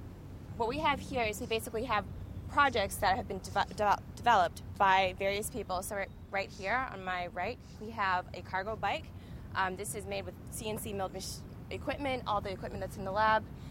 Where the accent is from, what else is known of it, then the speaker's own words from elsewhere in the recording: Boston, Massachusetts, United States; I am from Boston, Massachusetts. I grew up in urban Boston, and I was introduced to the Fab Lab at about 12 years old.